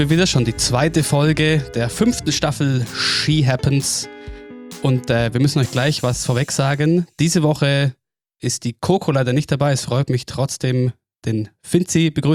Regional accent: Oberstdorf, Bavaria, Germany; wir kommen beide aus Oberstdorf und auch da war irgendwie in unserem Aufwachsen

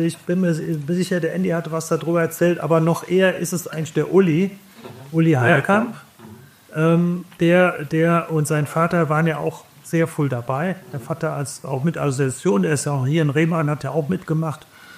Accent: Rhineland, Germany; Das sage ich natürlich als Rheinländer mit ich sag mal, rheinischer, vielleicht noch rheinischer Frohnatur.

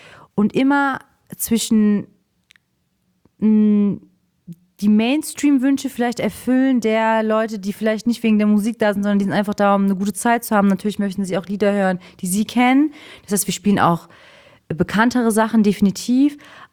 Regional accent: Cologne, North Rhine-Westphalia, Germany; Als Kölner ja sowieso

